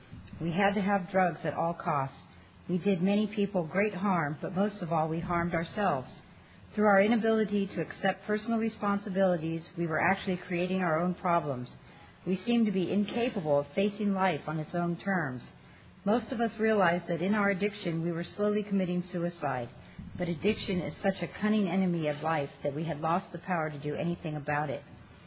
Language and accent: English; Maui, Hawaii, United States; I'm from Maui, and I'm an addict.